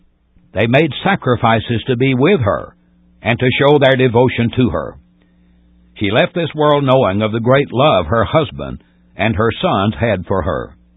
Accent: United States; I am thankful I was born and reared in the United States of America.

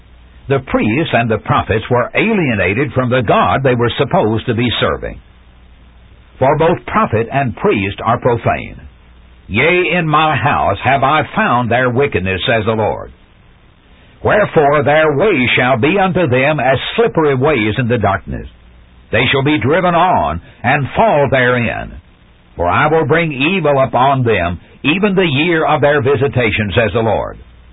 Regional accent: Tennessee, United States; I remember a neighbor where I grew up in Middle Tennessee

